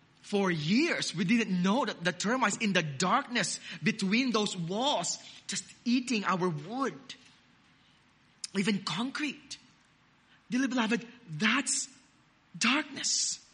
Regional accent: La Paz, Philippines; You know, our house in La Paz, in my hometown in the Philippines, was full of termites.

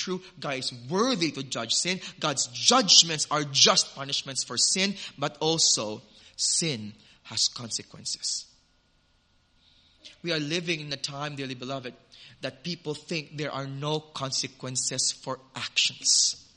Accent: Philippines; As a Filipino, we are so proud of her

